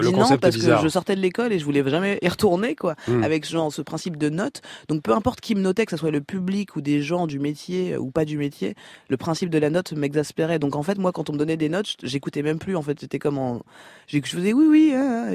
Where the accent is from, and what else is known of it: France